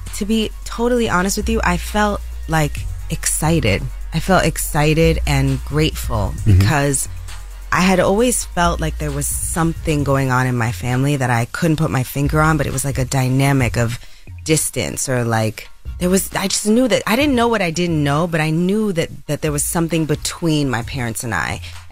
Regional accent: New York City, New York, United States; Born and raised in the Bronx.

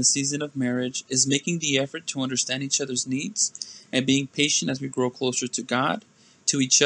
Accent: Merced, California, United States; We're from Merced, California, and we've been married for 4 months.

